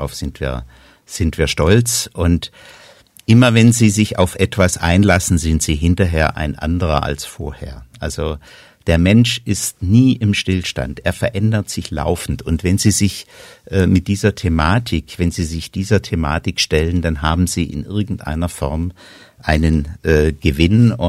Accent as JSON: {"language": "German", "region": "Baden-Württemberg", "country": "Germany", "said": "ich komme aus der Nähe von Göppingen"}